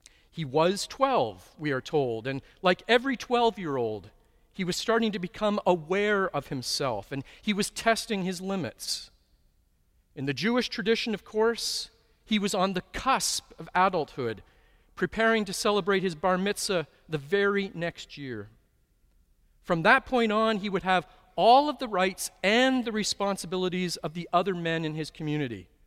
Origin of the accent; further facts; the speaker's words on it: Toronto, Ontario, Canada; as I grew up in Toronto's East End, not too far from here. In the 1960s and 1970s